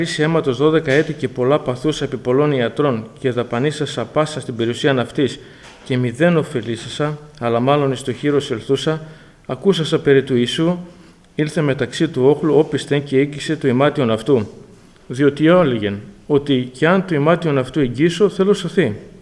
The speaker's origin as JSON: {"language": "Greek", "town": "Alexandreia", "region": "Central Macedonia", "country": "Greece", "tie": "born or raised there", "lives_now": "Veria, Greece", "said": "μεγάλωσα και γεννήθηκα στην Αλεξάνδρεια από μια πολύτεκνη οικογένεια. Τα ιερά γράμματα τα έμαθα στην Εκκλησία των Γιαννητσών, αλλά εδώ και 17 χρόνια ζω στην Εκκλησία και εργάζομαι στην Βέρεια."}